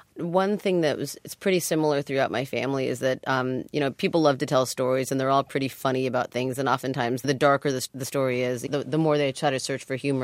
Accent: United States; And for me, growing up in the States, I just, you know, that was not what I heard.

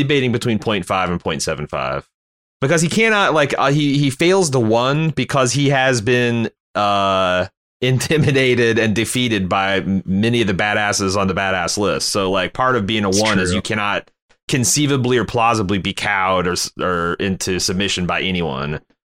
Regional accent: Hong Kong; born there; He's been cranking out this shit since I was born in Hong Kong.

